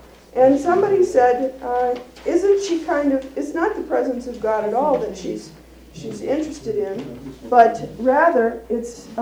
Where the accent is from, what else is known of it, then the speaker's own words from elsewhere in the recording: Louisiana, United States; we come from Louisiana in the South